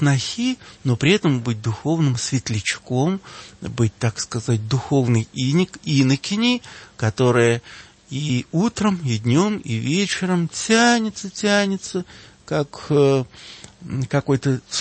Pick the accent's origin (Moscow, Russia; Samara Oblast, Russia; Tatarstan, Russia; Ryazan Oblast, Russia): Moscow, Russia; Я сам, как старый москвич, старый, потому что уже возраст, почти что 80-летний